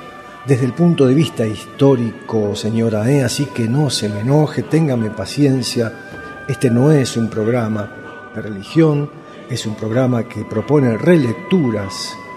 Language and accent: Spanish; Argentina; algunos argentinos que no somos tan buena gente también, que los hay.